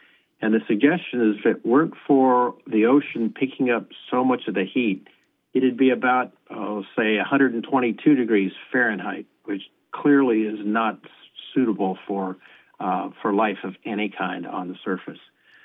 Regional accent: Illinois, United States; I grew up in Illinois, which is kind of a long ways from the ocean

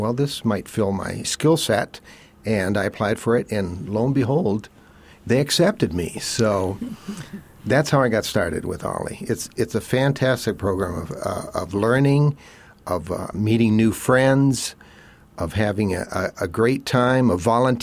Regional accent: Brazil; I grew up in Brazil, so I know Portuguese

